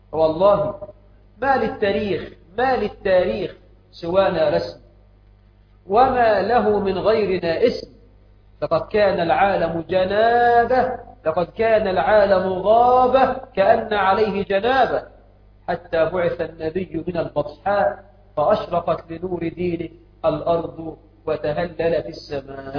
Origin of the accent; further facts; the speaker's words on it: Egypt; واجعل بلدنا مصر آمنة مطمئنة يا رب.